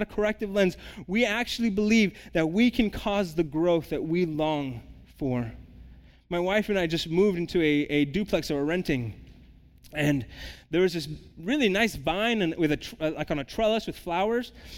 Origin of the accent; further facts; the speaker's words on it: San Jose, California, United States; I'm from San Jose. We kind of embrace diversity. In Phoenix, they, like, watch you every move.